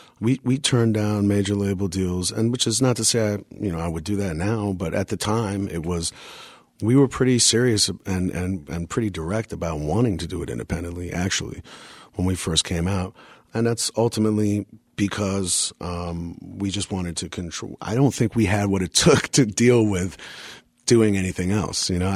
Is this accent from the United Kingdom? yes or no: no; New York City, New York, United States; it just made sense to me as a New Yorker. It was just something I didn't question. This was what was happening now. This was my city.